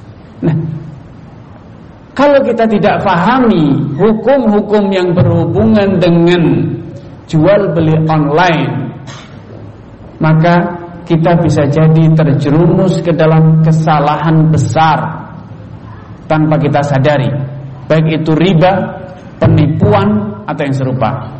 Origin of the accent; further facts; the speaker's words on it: Indonesia; saya merasa sebagai orang Nusantara Indonesia